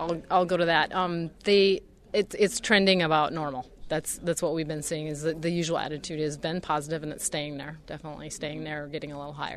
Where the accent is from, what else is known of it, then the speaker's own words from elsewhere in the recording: Lemmon, South Dakota, United States; I am the producer communications chairman this year, and I'm from Lemon, South Dakota, or close to it.